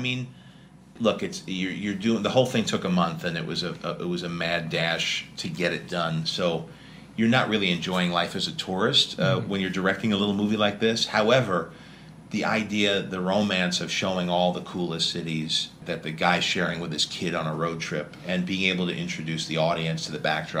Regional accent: New York, United States; I'm from New York, and I remember it was a big deal when, you know, people would go to the Fontainebleau back in like the 60s, 70s.

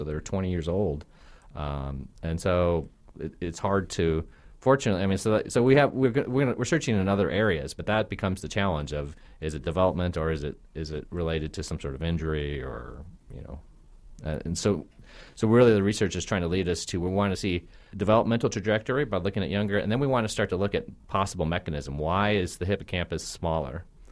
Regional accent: Minnesota, United States; I'm from Minnesota originally, so there it probably would have been a hockey study.

